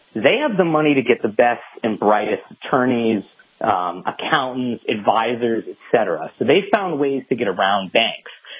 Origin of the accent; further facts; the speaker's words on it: Cleveland, Ohio, United States; I'm from Cleveland, and an oligarch from Eastern Europe bought up so much commercial property in the city of Cleveland.